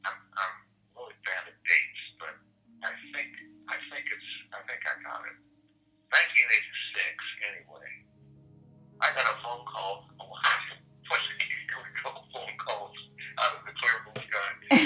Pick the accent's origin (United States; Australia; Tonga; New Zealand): United States; I mean, it's my own country. I'm an American. I'll never be British.